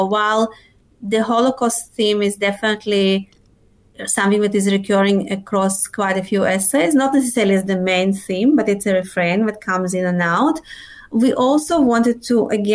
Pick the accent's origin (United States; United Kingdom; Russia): Russia; English is a second language; moved away as an adult; now in Australia; I was born in Russia, in the Soviet Union. Yes. So I spent my childhood in the Soviet Union.